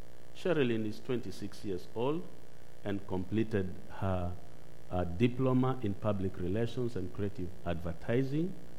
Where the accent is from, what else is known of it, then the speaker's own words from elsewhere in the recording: Nairobi, Kenya; Now, I was born in Nairobi, the capital city of Kenya, and well, my father was working in Nairobi.